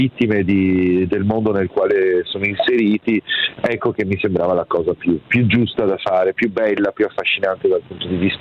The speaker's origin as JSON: {"language": "Italian", "town": "Padua", "region": "Veneto", "country": "Italy", "tie": "born there", "said": "visto che sono nato a Padova e quindi quelle zone le conosco"}